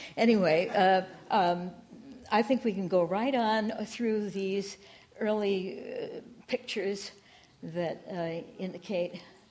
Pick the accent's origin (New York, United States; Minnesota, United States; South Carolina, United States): Minnesota, United States; Austin; I went to high school in Austin, Minnesota, which is otherwise known as Spamtown, and that's why it's homemade soup.